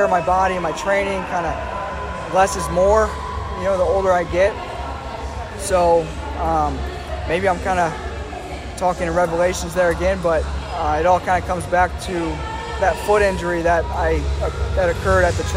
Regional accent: Iowa, United States; Spending 7 years at University of Iowa and born and raised in Iowa, I didn't know anything different

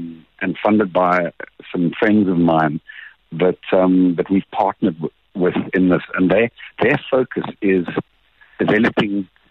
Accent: Nelspruit, Mpumalanga, South Africa; I grew up in Nelspruit. I went to school in Joburg.

